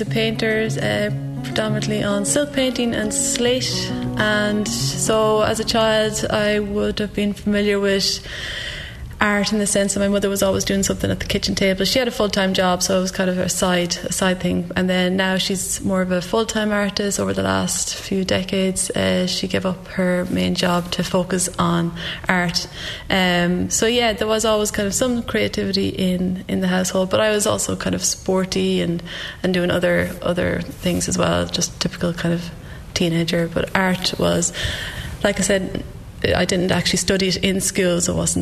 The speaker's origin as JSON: {"language": "English", "town": "Longford", "region": "Leinster", "country": "Ireland", "tie": "born or raised there", "lives_now": "Kerry, Ireland", "said": "I'm a visual artist. I am originally from the Midlands in Longford, and that's where I grew up, and I moved to Kerry in 2015."}